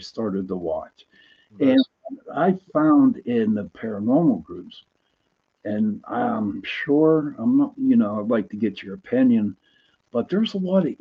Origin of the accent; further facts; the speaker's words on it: Pittsburgh, Pennsylvania, United States; I'm from Pittsburgh. I'm from the city, and I might go in 100 yards into the woods, and that's as far as I'm going to go.